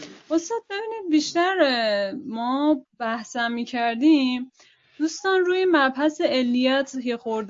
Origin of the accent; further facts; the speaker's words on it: Hamadan, Iran; جامعه شناسی بعد از همدان.